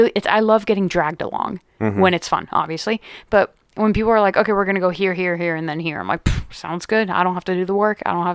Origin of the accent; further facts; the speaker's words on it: San Francisco, California, United States; now in Pittsburgh, United States; people that I talk to in Pittsburgh now, you know, they'll, you know, when I meet them and I'm like, I'm from San Francisco, blah, blah, blah.